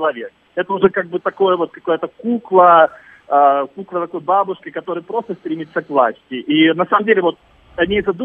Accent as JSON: {"language": "Russian", "region": "Kyiv", "country": "Ukraine", "tie": "born or raised there", "said": "я, например, родился в Киеве, но у меня родители, мама из Сочи, папа из Калининграда"}